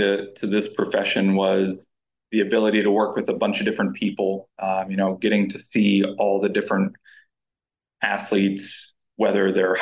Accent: Murrysville, Pennsylvania, United States; So I'm from Murraysville, Pennsylvania. I went to Franklin Regional High School. There, athletics were a big part of my upbringing and background.

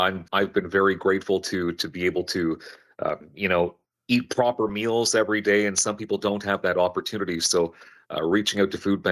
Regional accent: Vancouver, British Columbia, Canada; So it goes back to I grew up in Vancouver, not too far from where you are.

